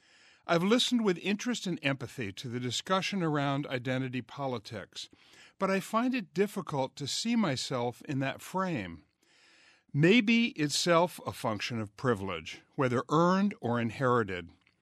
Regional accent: Vermont, United States; Like the few obese kids I knew growing up in Vermont or later at prep school, the only imposed identity I've ever known in my 73 years has been as a fat person.

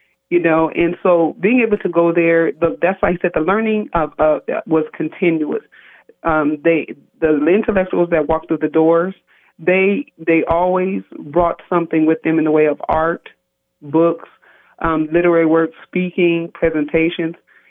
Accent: Iowa, United States; Do you know I had never been into a bookstore when I grew up in Iowa, only to the school library, which I fell in love with.

